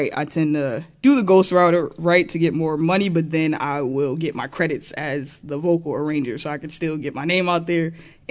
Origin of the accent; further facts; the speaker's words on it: Brooklyn, New York, United States; I grew up in Brooklyn and Williamsburg. I ain't had no bando.